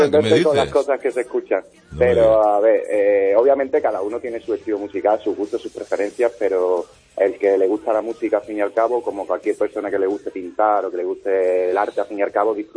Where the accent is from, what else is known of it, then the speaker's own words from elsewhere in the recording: Seville, Andalusia, Spain; Yo de la zona del centro, Macarena.